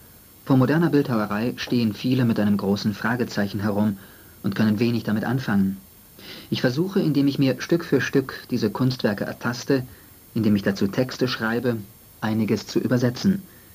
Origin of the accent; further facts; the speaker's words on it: Rüdersdorf, Brandenburg, Germany; born there; Und das wird angesiedelt sein an meinem Geburtsort östlich von Berlin in den Kalksteinbrüchen von Rüdersdorf